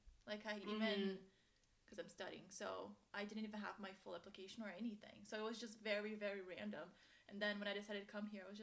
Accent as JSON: {"language": "English", "country": "Brazil", "second_language": "English", "lives_now": "Edinburgh, United Kingdom", "said": "I literally moved here to Edinburgh to study journalism. And I'm originally from Brazil"}